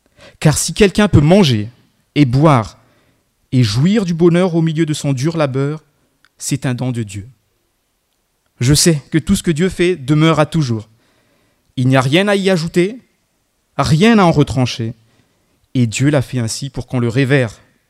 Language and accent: French; Marseille, Provence-Alpes-Côte d'Azur, France; je suis de Marseille. J'exerce en tant qu'architecte là-bas.